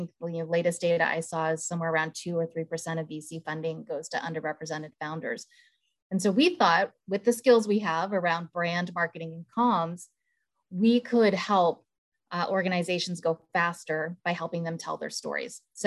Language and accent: English; Canada; now in United States; I'm Canadian. I always like to throw that in, Liam, in case I have any Canadian words that I say and people are wondering where the heck I'm from. But I've lived in the Bay Area for about 15 years